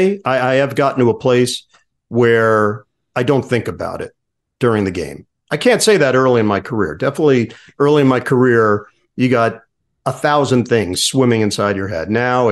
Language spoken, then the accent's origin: English; New York, United States; okay, look, dude, I'm from New York.